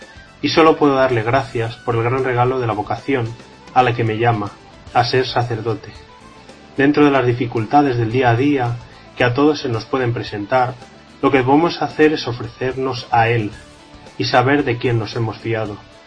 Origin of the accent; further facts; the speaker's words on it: Cantalapiedra, Castile and León, Spain; soy natural de Cantalapiedra